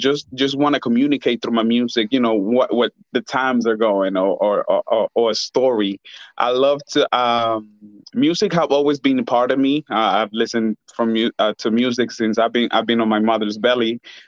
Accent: Honduras; now in United States; I am originally from Honduras, and my background is Garifuna, which is a mix of Arawakan Indians from the island of Saint Vincent with West African, with West Africans.

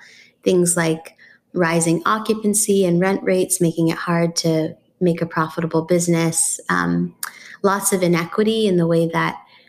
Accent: San Francisco, California, United States; I moved actually back to the Bay Area, which is my hometown, my home area, back to San Francisco, my hometown

